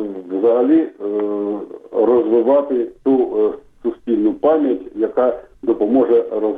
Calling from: Kharkiv, Kharkiv Oblast, Ukraine; я з Харкова.

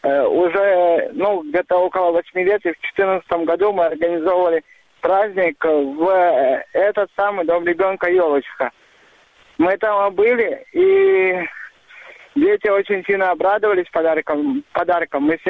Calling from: Simferopol, Crimea, Ukraine; я звоню из Симферополя.

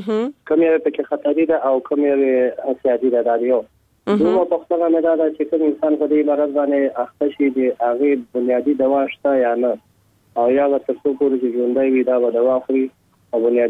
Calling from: Laghman, Afghanistan; د لغمان ولایت نه تاسو سره په تماس کې

